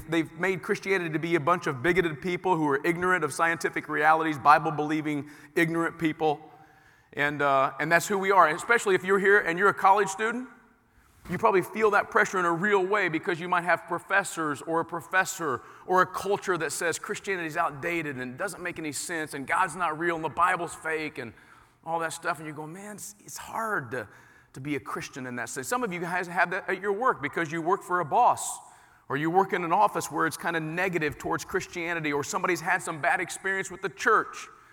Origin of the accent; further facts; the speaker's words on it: Indianapolis, Indiana, United States; I grew up very poor. You guys know this. I grew up in Indianapolis, and we were poor.